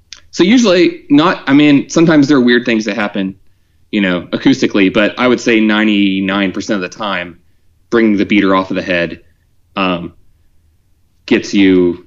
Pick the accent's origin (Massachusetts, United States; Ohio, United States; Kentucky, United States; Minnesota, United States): Ohio, United States; So when I was like, so I grew up in Southern Ohio